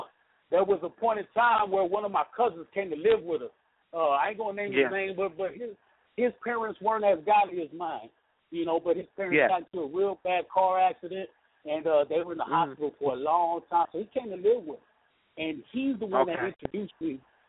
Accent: Victoria, Texas, United States; I'm coming straight from Victoria, Texas, just to let y'all know. I'm 33 years old. I grew up Baptist.

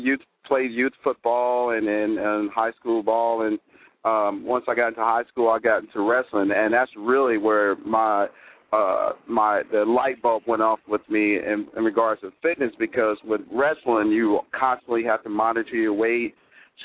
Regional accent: Charlotte, North Carolina, United States; also born or lived in California; Well, I was born and raised here in Charlotte, North Carolina. Had a brief stay in California due to my competition days.

